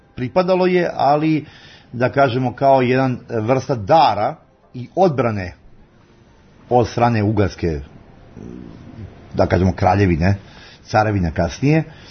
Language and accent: Serbian; Nova Pazova, Vojvodina, Serbia; born there; došao iz krajeva koji nisu, jel da kažemo, blizu Kupinova, nisam bio ni daleko, blizu Beograda sam rođen, u Novoj Pazovi